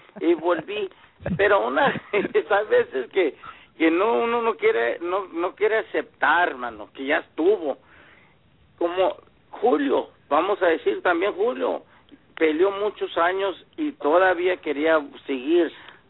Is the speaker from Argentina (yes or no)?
no; Bakersfield, California, United States; porque yo me crié en Bakersfield, California